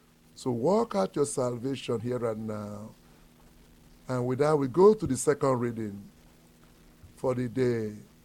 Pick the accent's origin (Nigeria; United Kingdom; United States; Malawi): Nigeria; South East; As my people say in Nigeria, my people, the Igbo tribe, I come from the Igbo tribe, where we are mainly Christians.